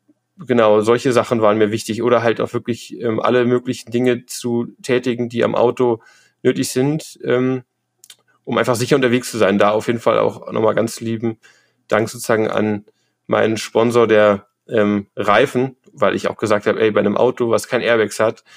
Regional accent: Berlin, Germany; born there; now in Göttingen, Germany; Ich sozusagen bin gebürtig aus Berlin, habe dann in verschiedenen Orten in Deutschland gelebt, auch für meine Ausbildung und dann auch später sozusagen für mein mehr oder weniger selbstgestaltetes duales Studium und bin aktuell in der Nähe von Göttingen.

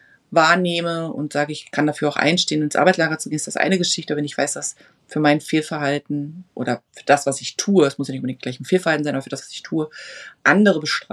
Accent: Germany; ich komme ja aus der DDR. Ich bin ja in der DDR geboren. Und war zur Wende 11 Jahre alt.

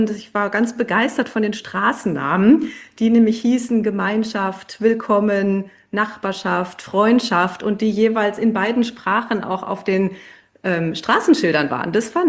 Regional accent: North Rhine-Westphalia, Germany; ich bin ein Kind des Ruhrgebiets, des Ruhrpotts

